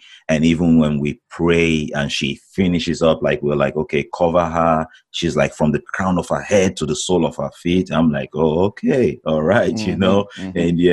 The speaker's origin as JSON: {"language": "English", "country": "Nigeria", "tie": "born or raised there", "moved": "yes", "lives_now": "United States", "said": "I grew up in Nigeria and been living out in the States here for almost 2 decades now. Yeah, coming up on 17 years, I think."}